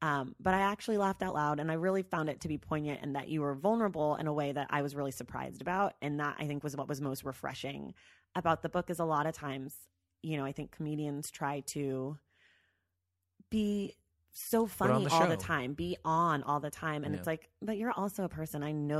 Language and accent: English; Ireland; I'm Irish.